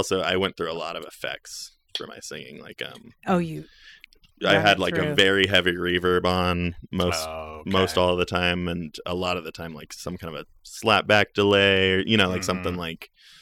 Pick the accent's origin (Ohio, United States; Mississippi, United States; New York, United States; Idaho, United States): Idaho, United States; Middleton; also born or lived in Garden Valley; now in Idaho City, United States; Well, I grew up in Garden Valley for my like young childhood, and then Middleton for kind of like the later, you know, middle school, high school.